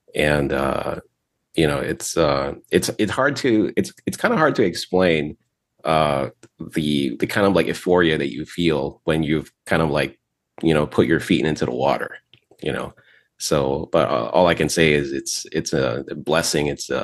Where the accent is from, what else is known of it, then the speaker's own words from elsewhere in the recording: Chicago, Illinois, United States; now in Las Vegas, United States; because I'm from Chicago, and I moved out to Vegas in 2015.